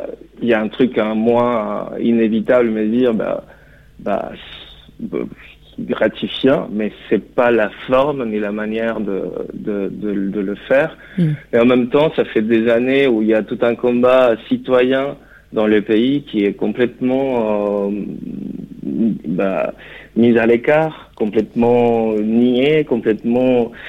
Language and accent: French; Caracas, Capital District, Venezuela; French is a second language; now in France; Je suis vénézuélien. J'habite en France depuis, 2011. Je suis né à Caracas. Mais, différent, comme Jojo, la différence, c'est que ma famille vient aussi des Trujillo. Donc, j'ai un lien très fort avec la partie des Andes.